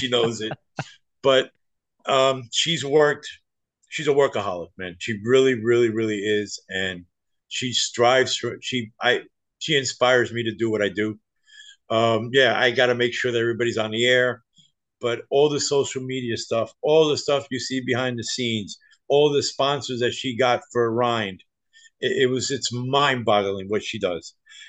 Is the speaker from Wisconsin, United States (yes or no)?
no; New York, United States; also born or lived in New Jersey / Miami; now in Pensacola, United States; It's growing up in New York, New Jersey, and being in Miami for 30 years, that city life, it's always been in my system.